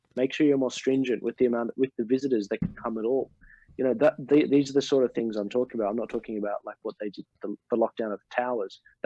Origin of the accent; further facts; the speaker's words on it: Australia; I mean, I was on one of the last cruise ships to safely go on as an Australian